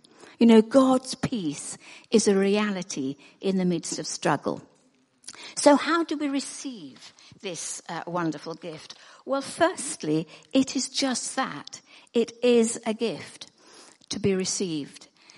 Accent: Nigeria; I grew up in Nigeria, where my parents were working, and at the age of 5, I went to boarding school.

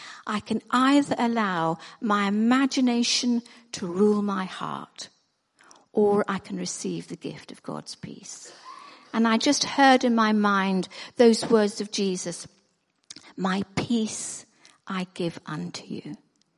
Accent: Nigeria; I grew up in Nigeria, where my parents were working, and at the age of 5, I went to boarding school.

